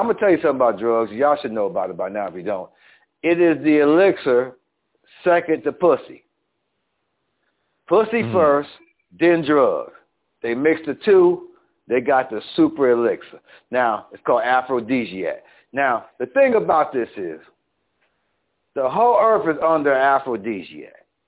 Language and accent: English; Buffalo, New York, United States; we grew up on … in Buffalo because he had a family living in Buffalo called the Fishers.